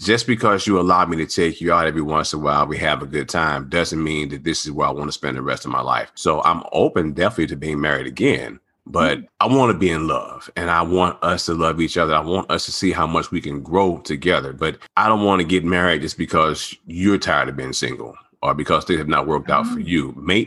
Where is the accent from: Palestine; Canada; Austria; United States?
United States; St. Louis, Missouri; also born or lived in New Orleans / New York; I grew up in St. Louis. I trained in New Orleans and New York, and now I'm in Texas.